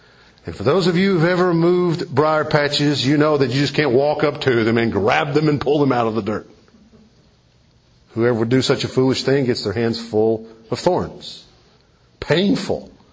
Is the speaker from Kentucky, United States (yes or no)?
yes; Kentucky, United States; Growing up in East Kentucky, we didn't have the flat grounds like we have here to grow gardens.